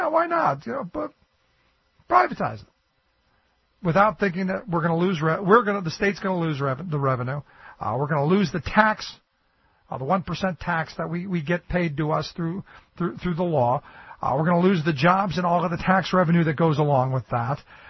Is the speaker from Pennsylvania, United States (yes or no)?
no; Cleveland, Ohio, United States; They're going to end up at, you know, like where I grew up in Cleveland.